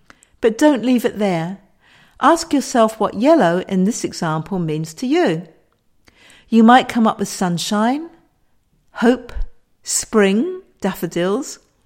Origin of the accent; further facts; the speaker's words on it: United Kingdom; born there; most of my readers know I'm British by birth.